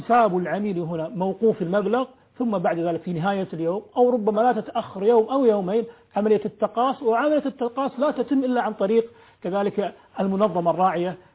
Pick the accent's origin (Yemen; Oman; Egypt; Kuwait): Kuwait